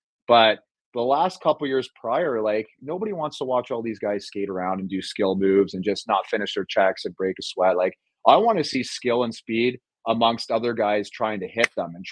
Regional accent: Hamilton, Ontario, Canada; like I grew up in Hamilton, right?

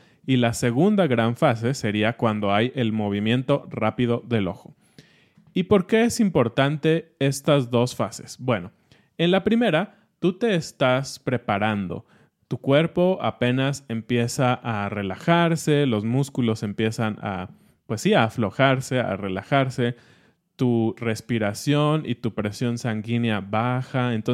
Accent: Mexico City, Mexico; estamos como programados como chilangos a tenerle miedo a los temblores.

